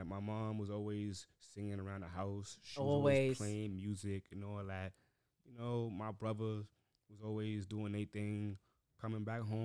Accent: Harlem, New York, United States; And I'm from Harlem.

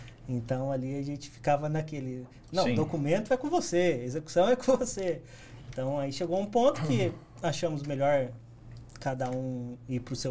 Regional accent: São José dos Campos, São Paulo, Brazil; Então, sou joseense, mais um.

